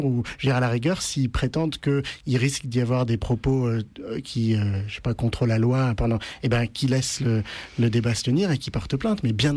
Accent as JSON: {"language": "French", "country": "France", "said": "nous, en tant que Français, qu'on est très content qu'un pays boycotte l'État français"}